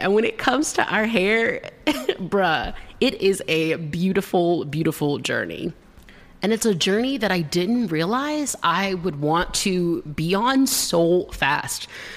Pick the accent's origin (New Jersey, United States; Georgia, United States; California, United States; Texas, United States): Georgia, United States; So here's the thing. I'm from Georgia. I'm a Southern human woman person.